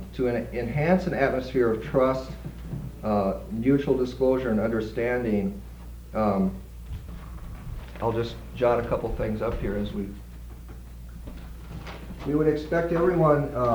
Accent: South Dakota, United States; For myself, growing up in South Dakota, for me it seemed as though gay and lesbian people didn't exist

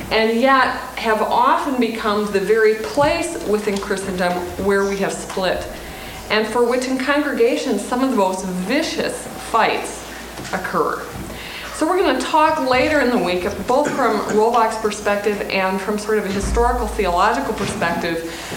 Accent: Montana, United States; And having been born and raised in Montana, when I became engaged to my husband, I said, hell will freeze over before I'll ever live in South Dakota

